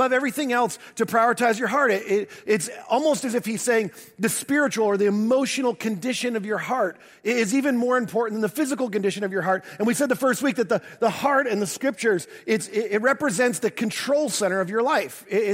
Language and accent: English; the North, United States; I mean, I'm a transplant to the South. I grew up in the North. I've lived here longer than I have anywhere else.